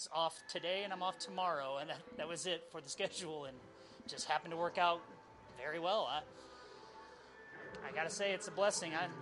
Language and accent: English; St. Louis, Missouri, United States; Actually, I grew up in St. Louis, a huge Cardinal fan, of course.